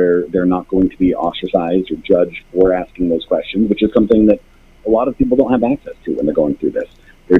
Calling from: California, United States; I am a volunteer at Recovering from Religion Foundation, and I'm calling from California.

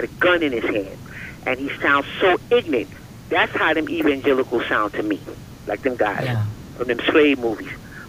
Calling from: New York, United States; calling from New York.

